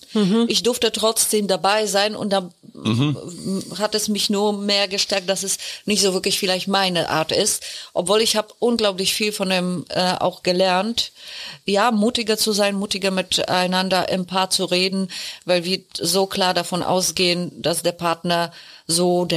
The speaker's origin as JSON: {"language": "German", "country": "Poland", "moved": "yes", "lives_now": "Berlin, Germany", "said": "ich als Polin, die vor über 20 Jahren nach Berlin kam"}